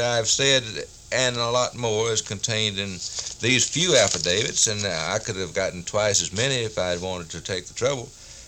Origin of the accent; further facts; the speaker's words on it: Montgomery, Alabama, United States; my hometown is Montgomery, and it was my people and my family and others that were being subjected to this sort of hooliganism.